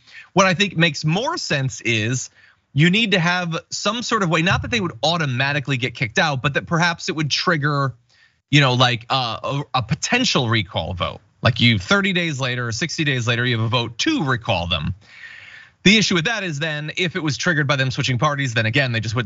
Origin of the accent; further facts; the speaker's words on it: Connecticut, United States; I come from Connecticut.